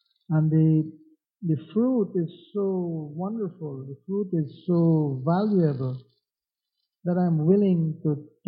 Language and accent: English; Guyana; born there; I was born in Guyana, it's a tropical country, it's always hot. It doesn't get below 70 degrees.